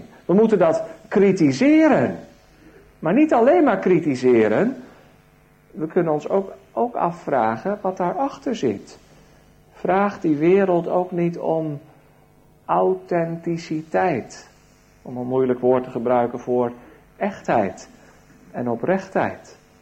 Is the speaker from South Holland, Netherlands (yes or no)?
yes; Katwijk, South Holland, Netherlands; Mijn vrouw woonde in Rotterdam. Ik kwam zelf uit Katwijk.